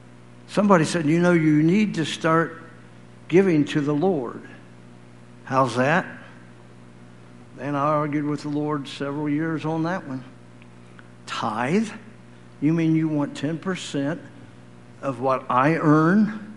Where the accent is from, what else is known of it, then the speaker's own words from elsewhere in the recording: Ohio, United States; He's from Michigan, and I'm from Ohio.